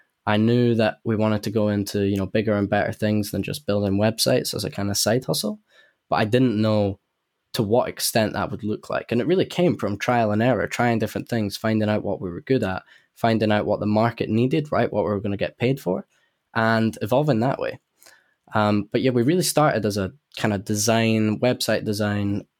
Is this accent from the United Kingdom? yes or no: yes; Edinburgh, Scotland, United Kingdom; accent: Edinburgh; And yeah, I don't have a London accent, but a lot of people from Edinburgh would probably say my Edinburgh accent's fading out as well.